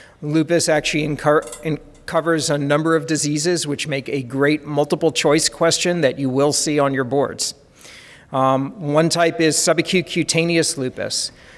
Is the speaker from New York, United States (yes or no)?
no; Kentucky, United States; I come from Eastern Kentucky. We don't have a very diverse population.